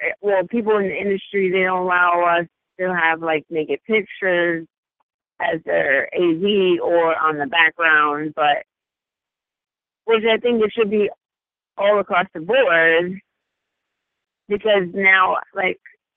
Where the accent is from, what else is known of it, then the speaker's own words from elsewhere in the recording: Bronx, New York, United States; So being a New Yorker, and I'm a New Yorker, I'm not a Long Islander. I am a Bronx girl.